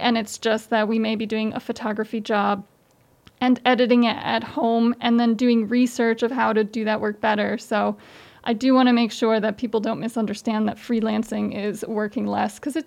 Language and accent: English; Oneonta, New York, United States; also born or lived in Germany; I was 2 years old when we moved from Germany to Oneonta. So I'm pretty much always been in upstate New York.